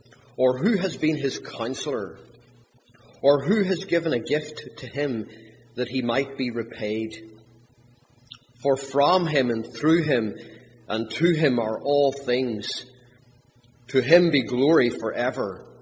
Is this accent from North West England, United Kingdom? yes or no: no; Belfast, Northern Ireland, United Kingdom; born there; So I was born in Belfast. I pastored in the north of Ireland, which is the United Kingdom. I pastored there for about 7 years, and then I pastored for about 10 years in Pittsburgh